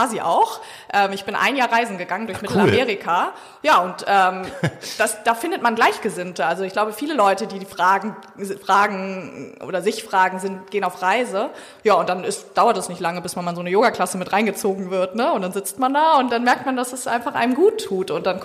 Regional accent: Hamburg, Germany; Ja, ich bin gebürtig aus Hamburg tatsächlich

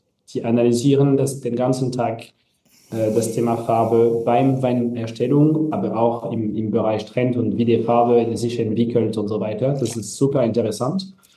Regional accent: Châteauneuf-du-Pape, Provence-Alpes-Côte d'Azur, France; German is a second language; Ein bisschen wie bei uns in Châteauneuf-du-Pape mit der Mont Ventoux.

